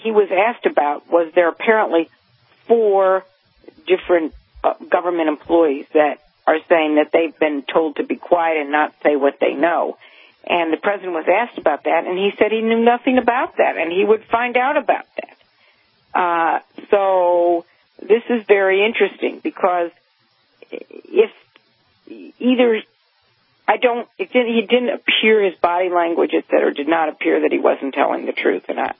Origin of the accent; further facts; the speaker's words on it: Ohio, United States; I lived in Cleveland, Ohio, so I love Cleveland because I'm from Ohio.